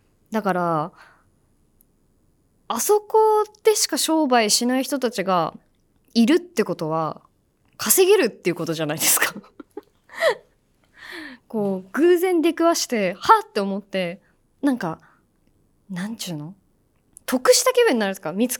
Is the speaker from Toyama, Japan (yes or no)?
no; Fukuoka, Japan; 私の地元の福岡の天神に西通りっていう通りがあるんですけど、